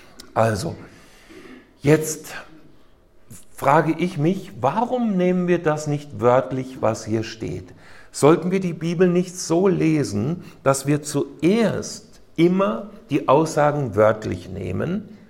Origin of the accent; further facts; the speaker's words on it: Hesse, Germany; Ich bin in Nordhessen aufgewachsen, im Schwalm-Eder-Kreis. Das sind zwei Flüsse. Und die Schwalm fließt an meinem Heimatort vorbei.